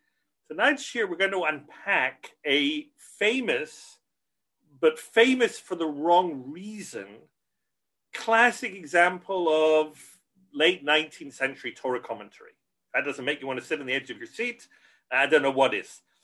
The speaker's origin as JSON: {"language": "English", "region": "Scotland", "country": "United Kingdom", "said": "I come from Scotland, where there is not a huge, it's a small, but not a huge religious community. I didn't grow up in a strictly religious background."}